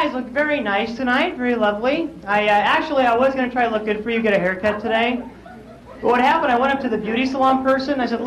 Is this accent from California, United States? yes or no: yes; Sacramento, California, United States; So I'm originally from Sacramento, and I come back all the time.